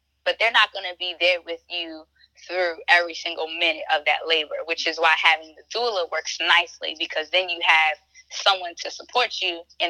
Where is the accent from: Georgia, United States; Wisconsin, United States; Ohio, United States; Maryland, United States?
Maryland, United States; Baltimore; So for me, I'm a Black woman and I'm from Baltimore.